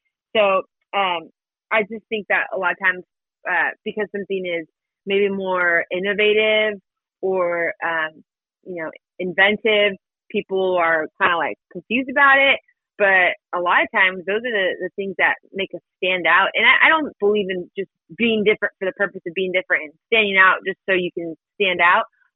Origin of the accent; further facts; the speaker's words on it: California, United States; now in Nashville, United States; I grew up in California, so I just barely found out about the whole rivalry a couple years ago when I moved out to Nashville.